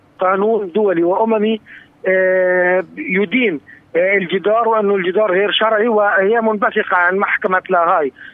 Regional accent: Palestine; نحن كفلسطينيين

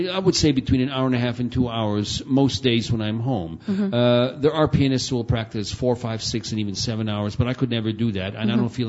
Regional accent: United States; born there; had to remain in America. And that's why I was already born there. So I'm only as first generation as an American.

